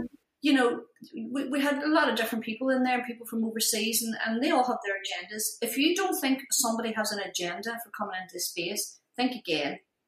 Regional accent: Ireland; I'm Irish. You know, you have to earn it.

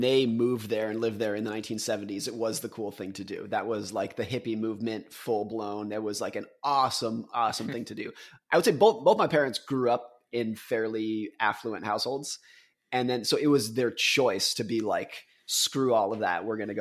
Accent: Lake Tahoe, United States; I grew up in Lake Tahoe and I was a competitive ski racer.

